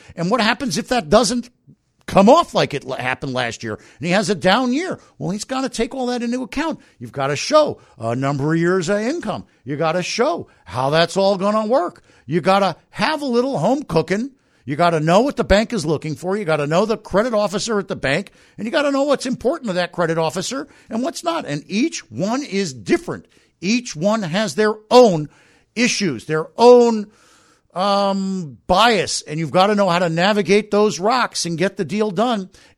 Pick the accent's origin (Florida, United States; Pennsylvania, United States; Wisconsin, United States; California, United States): Florida, United States; Miami; I grew up in Miami, and I just proved it.